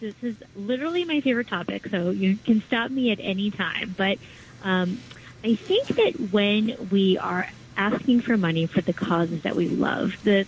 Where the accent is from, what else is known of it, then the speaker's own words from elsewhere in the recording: West Coast, United States; now in New York, United States; Actually, I'm originally from the West Coast, and I was surprised to learn that there are more Asians in New York than in San Francisco and L.A. combined.